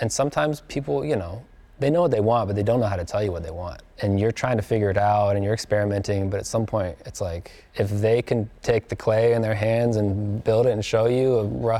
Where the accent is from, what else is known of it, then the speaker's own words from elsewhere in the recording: Alabama, United States; and Daniel's from Alabama and I'm from Alabama, so we had that in common.